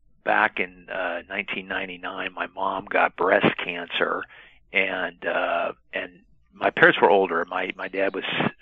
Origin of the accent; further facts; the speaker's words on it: Kansas, United States; now in Norman, United States; No, I grew up in Kansas, in southeast Kansas, a little tiny town, and went to college at Kansas State.